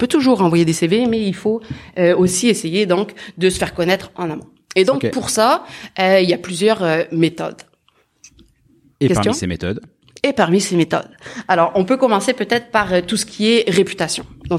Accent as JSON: {"language": "French", "country": "France", "said": "qu'en tant que Français, on a beaucoup d'évidence."}